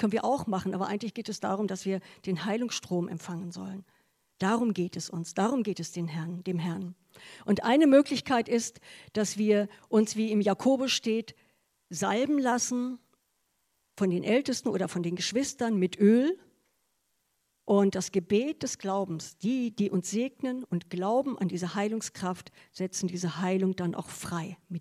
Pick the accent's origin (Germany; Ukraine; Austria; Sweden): Germany; Goslar, Lower Saxony; Ich komme ja aus Goslar, aus dem Harz, und da sind viele Stauseen.